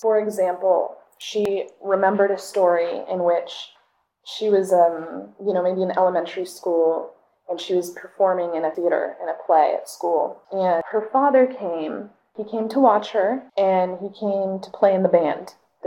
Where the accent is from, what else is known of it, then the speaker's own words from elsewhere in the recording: California, United States; so I grew up surfing in North County, and it's a male-dominated sport.